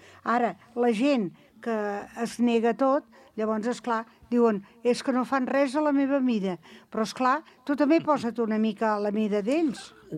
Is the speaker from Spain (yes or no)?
yes; Catalonia, Spain; Són 2 dies, la pela. Aquí som catalans, eh?